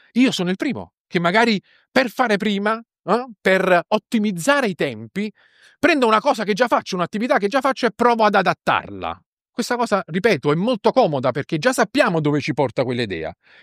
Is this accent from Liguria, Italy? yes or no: no; Naples, Campania, Italy; Sono napoletano